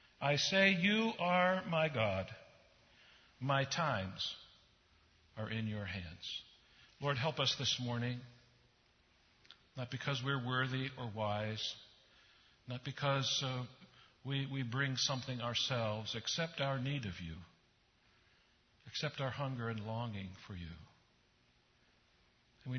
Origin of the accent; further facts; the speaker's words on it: Midwest, United States; also born or lived in Europe / North Carolina; I spent most of my life in the Midwest, even though we spent time in Europe and North Carolina. I was born in the Midwest and kind of raised in the Midwest.